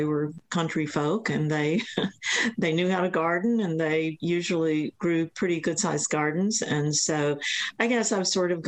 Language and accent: English; Southeast, United States; I grew up in the Southeast, and I don't really know that many people who've grown ground cherries.